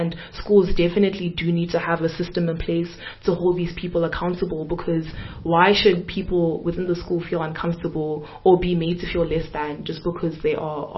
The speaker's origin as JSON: {"language": "English", "country": "Zimbabwe", "said": "the fact that I'm Zimbabwean, or to try and make me feel different or somehow about the fact that I'm not from South Africa, well, by culture, by birth, guys, my papers say my papers are South African"}